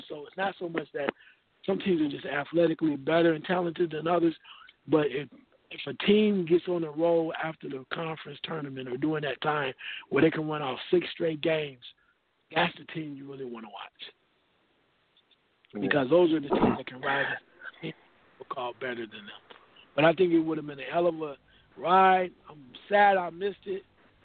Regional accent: Dayton, Ohio, United States; And I'm from Dayton again.

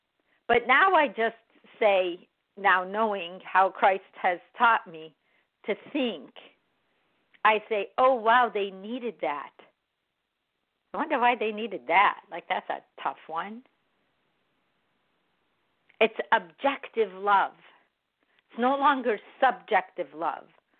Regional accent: Chicago, Illinois, United States; born there; because I have an Arabic background, I'm not Iraqi, I'm not even I was born in America, in Chicago

